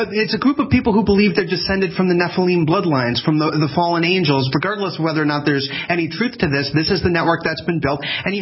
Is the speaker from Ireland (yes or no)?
yes; Ireland; I'm an Irish guy.